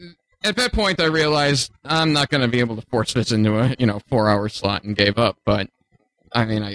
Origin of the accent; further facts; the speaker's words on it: Terre Haute, Indiana, United States; Terre Haute, Indiana.